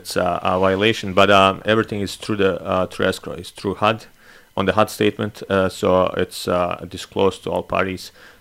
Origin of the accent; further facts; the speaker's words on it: Bosnia & Herzegovina; English is a second language; now in United States; some our listeners may know I'm from Bosnia, so born in Bosnia.